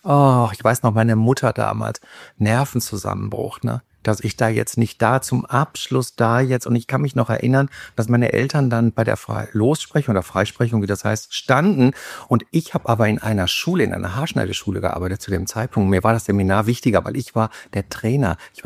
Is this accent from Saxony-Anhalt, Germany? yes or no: no; North Rhine-Westphalia, Germany; accent: Lower Rhine dialect; Jetzt kam so ein bisschen mein niederrheinischer Dialekt durch.